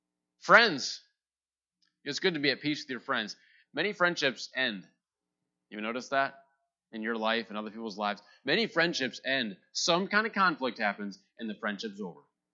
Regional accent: United States; But I'm an American and I have rights.

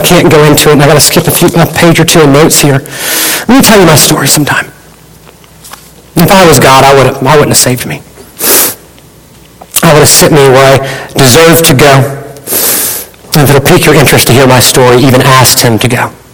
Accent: Alabama, United States; Yeah, I come from Alabama. I got some football references.

